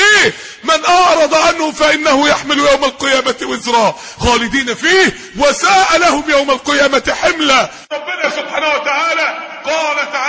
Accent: Mansoura, Dakahlia, Egypt; نقلوه على المستشفى عندنا في المنصورة في الطوارئ

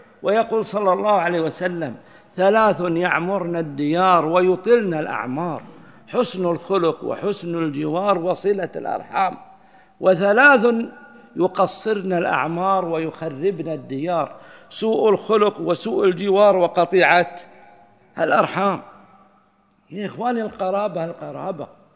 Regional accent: Saudi Arabia; عندنا في السعودية

